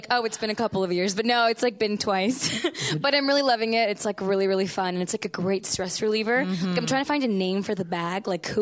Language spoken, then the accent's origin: English; Miami, Florida, United States; also born or lived in Fort Lauderdale; So I was born. I was born in Fort Lauderdale, raised in Miami, and Miami is a very multicultural.